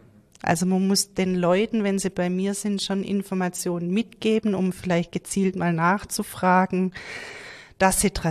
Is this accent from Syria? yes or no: no; Galdorf, Germany; Ja, ich komme aus Galdorf, bin dort im Mehrgenerationenhaus aufgewachsen mit meinen Großeltern und mit meinem Bruder.